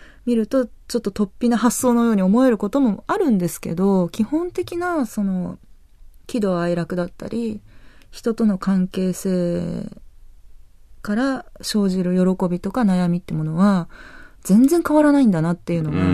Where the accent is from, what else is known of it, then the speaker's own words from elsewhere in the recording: Saitama, Japan; あ、そうです。まあ、玉っ子です。